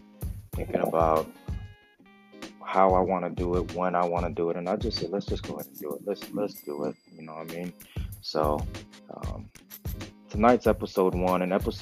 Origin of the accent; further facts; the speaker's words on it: Hawthorne, California, United States; also born or lived in Venice / Inglewood; And I'm Polynesian, I'm Hawaiian. I grew up in Hawthorne and in LA, Hawthorne, Venice, Inglewood. I grew up around Tongans.